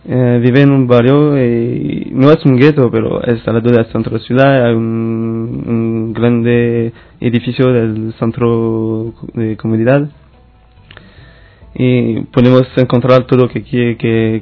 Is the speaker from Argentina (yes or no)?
no; Strasbourg, Grand Est, France; Spanish is a second language; also born or lived in England / Marseille, France / Málaga, Spain; vengo de Francia, Estrasburgo, y he vivido en Inglaterra, en Francia, en el sur, en Marsella. He vivido 3 meses en Málaga también